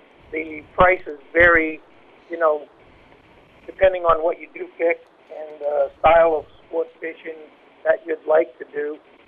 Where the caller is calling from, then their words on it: Hawaii, United States; I'm calling from Oahu, which is in the state of Hawaii